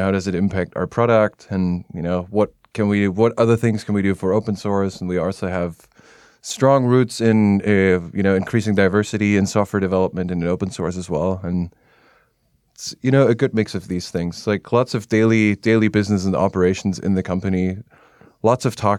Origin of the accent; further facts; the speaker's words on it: Berlin, Germany; English is a second language; I'm from Berlin in Germany